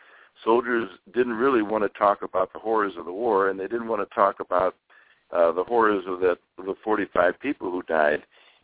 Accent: Naperville, Illinois, United States; also born or lived in Aurora; And I was born in October 1946, and Naperville didn't have a hospital at that time. Edwards Hospital was a tuberculosis sanitarium. So I was born in St. Charles Hospital in Aurora

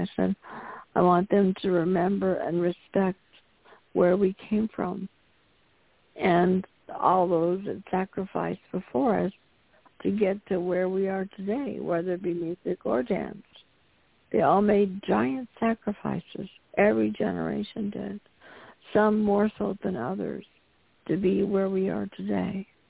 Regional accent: Minnesota, United States; And he is interned in my home state here in Minnesota.

